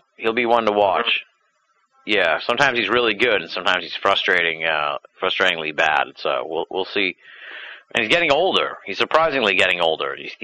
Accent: Burlington, Massachusetts, United States; He's from actually my hometown. He's from Burlington.

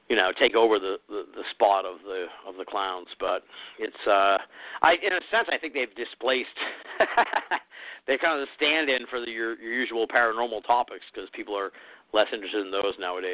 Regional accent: Massachusetts, United States; which is like Massachusetts story, and I'm from Mass

